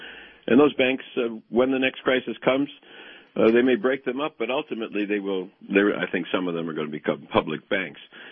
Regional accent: Wisconsin, United States; I'm from Wisconsin

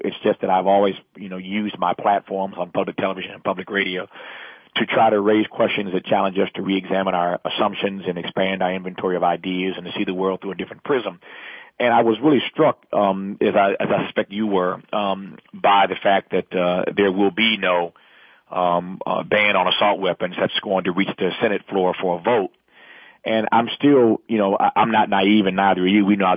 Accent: Los Angeles, California, United States; I sit right now in my hometown of Los Angeles in our school system.

